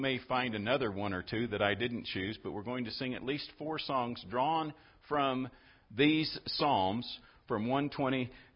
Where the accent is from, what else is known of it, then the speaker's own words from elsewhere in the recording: Oklahoma, United States; But I was raised in Oklahoma, and we had mountains in Oklahoma, and Quartz Mountain was a hill, but we called it Quartz Mountain.